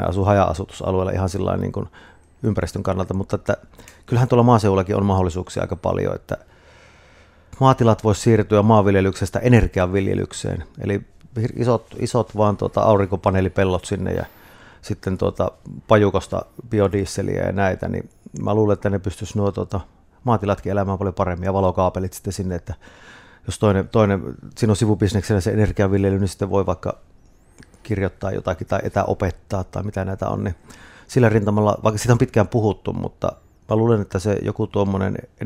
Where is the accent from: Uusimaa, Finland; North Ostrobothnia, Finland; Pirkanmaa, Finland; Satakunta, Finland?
North Ostrobothnia, Finland; Martinniemi; silloin kun mä asuin Helsingissä, niin mä kirjoitin silloinkin, että Martinniemi, koska mä olin niin sieltä.